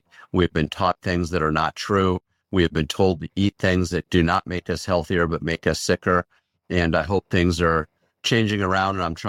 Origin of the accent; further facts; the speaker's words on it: Newport Beach, California, United States; I come from Newport Beach in Southern California.